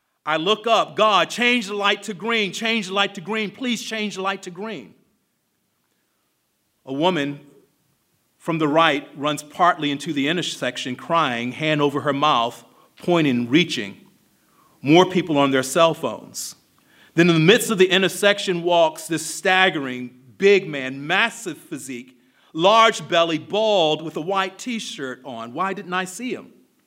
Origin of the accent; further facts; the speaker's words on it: Baltimore, Maryland, United States; after witnessing a tragedy in Baltimore, my hometown, a town that I love, still love.